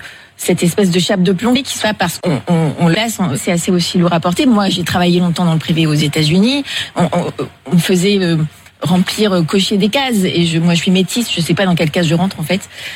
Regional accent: Réunion, France; Je suis réunionnaise.

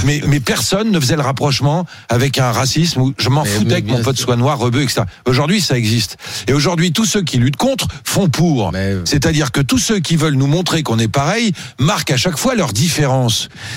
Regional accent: Savigny-sur-Orge, Île-de-France, France; j'ai grandi à Savigny-sur-Orge, en banlieue parisienne.

